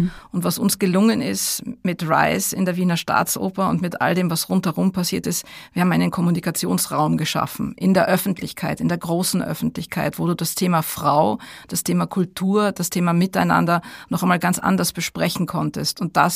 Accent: Düsseldorf, North Rhine-Westphalia, Germany; now in Austria; Also ich bin Beute-Österreicherin, ich bin eigentlich Deutsche, ich bin in Düsseldorf geboren und aufgewachsen, bin dann 1987

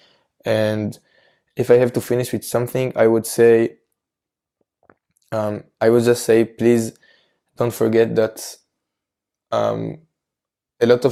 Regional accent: Israel; even if in my home country, in Israel, people are warmer

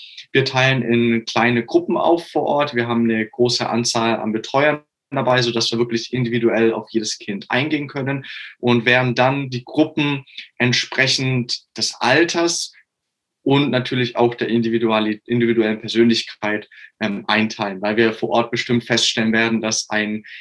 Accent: Augsburg, Bavaria, Germany; ich komme aus Augsburg.

